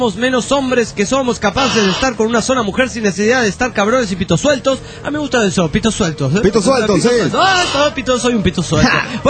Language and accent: Spanish; Neuquén, Argentina; estoy con unos amigos, Julio, Nico, Martín. Somos de Neuquén, Argentina